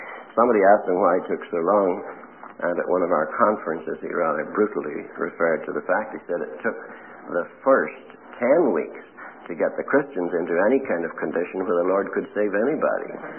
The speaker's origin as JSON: {"language": "English", "region": "Northern Ireland", "country": "United Kingdom", "tie": "born or raised there", "said": "It's always been a very strongly Presbyterian country, of course, and that was where I was brought up in Presbyterianism."}